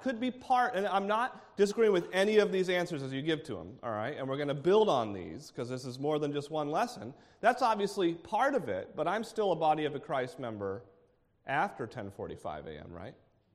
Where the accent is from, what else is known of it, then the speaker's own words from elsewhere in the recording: United States; although I'm only an American, so I can only equate it to America.